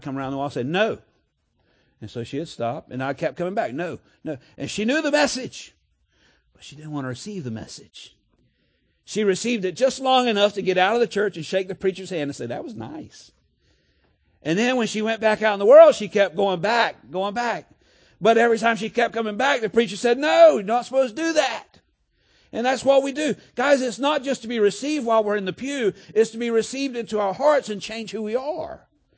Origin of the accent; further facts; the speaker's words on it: Florida, United States; growing up in South Florida, there was a lot of Spanish and Haitian, you know, speak French, and Jamaicans.